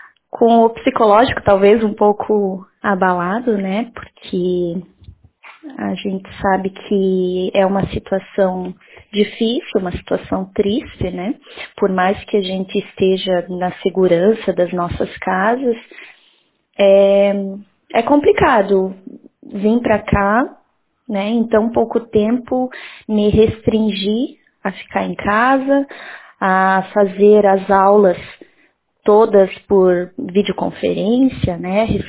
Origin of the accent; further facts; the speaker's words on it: Ibicaré, Santa Catarina, Brazil; moved away as an adult; now in Florence, Italy; eu sou de Ibicaré, no meio oeste de Santa Catarina, né? Eu trabalhei durante anos na UNOEF, aqui em Joaçaba, e fui para Florianópolis cursar o doutorado em educação